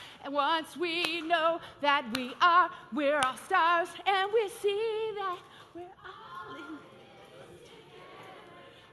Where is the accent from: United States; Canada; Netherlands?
United States; Georgia; now in Texas, United States; in Georgia, all of our family's in Georgia, and I'm a little Georgia peach from a long time ago, but I'm a Texan now, don't worry.